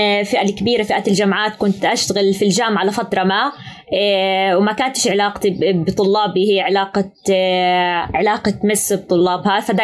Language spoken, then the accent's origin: Arabic; Gaza Strip, Palestine; أنا ما بعرف من فلسطين إلا غزة